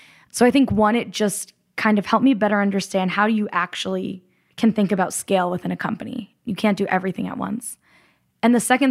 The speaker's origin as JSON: {"language": "English", "town": "Hartford", "region": "Connecticut", "country": "United States", "tie": "born or raised there", "said": "I grew up outside Hartford, Connecticut."}